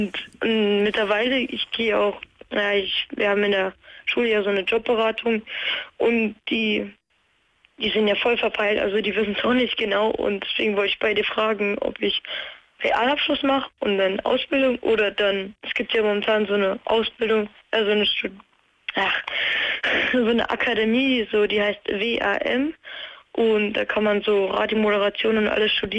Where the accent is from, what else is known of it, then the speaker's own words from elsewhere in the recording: Hesse, Germany; Also ich bin in der Nähe von Kassel